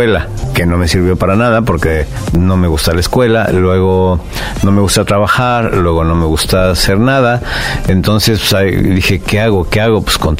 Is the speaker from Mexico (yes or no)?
yes; Mexico City, Mexico; nací en el DF. En la calle de Regina 84, entre Pino Suárez y 20 de noviembre.